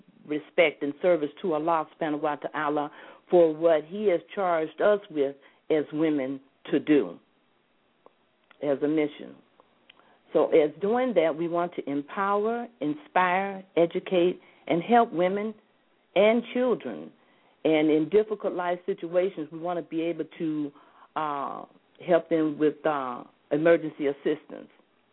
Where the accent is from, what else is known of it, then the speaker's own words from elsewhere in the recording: Flint, Michigan, United States; from Flint, Michigan, and I am the president here